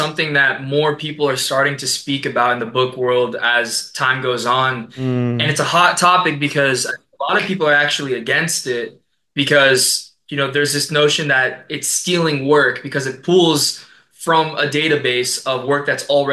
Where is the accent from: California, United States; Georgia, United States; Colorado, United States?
California, United States; it's set in my hometown of Orange County, primarily in Laguna Beach